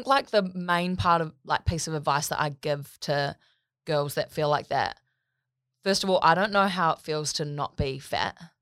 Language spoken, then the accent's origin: English; Gold Coast, Queensland, Australia; born there; I was born on the Gold Coast.